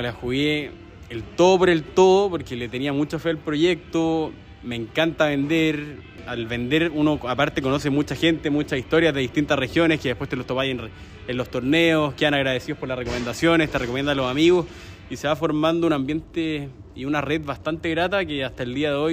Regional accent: Viña del Mar, Valparaíso, Chile; Soy de Viña y estudiaba en Viña

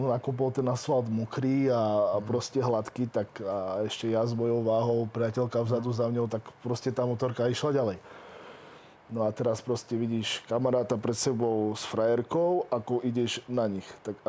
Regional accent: Zvolen, Banská Bystrica Region, Slovakia; ja som vlastne zo Zvolena

